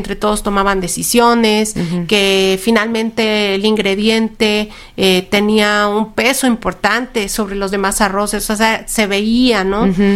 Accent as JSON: {"language": "Spanish", "country": "Mexico", "said": "Porque sí deberíamos como mexicanos consumir local y promover que se hicieran más fuertes como productores."}